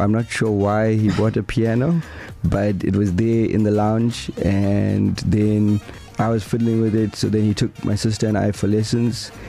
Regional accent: Durban, KwaZulu-Natal, South Africa; So I'm from Durban. I actually grew up in Westville. I went to Westville Boys High School.

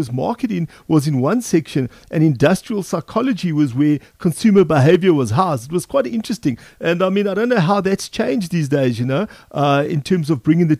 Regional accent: South Africa; but as a South African, you know, go in, download the book and read it.

